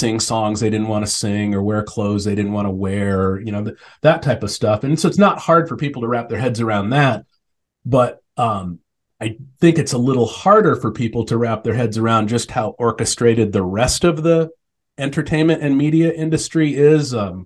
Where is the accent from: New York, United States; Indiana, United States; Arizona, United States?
Arizona, United States; Tempe; I grew up in Tempe, Arizona, riding skateboards, loving punk rock, and embracing my middle finger